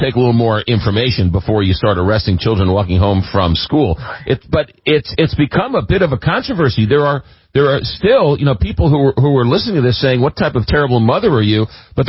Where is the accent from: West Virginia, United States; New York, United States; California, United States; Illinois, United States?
New York, United States; Long Island; I grew up in Long Island in the 70s and 80s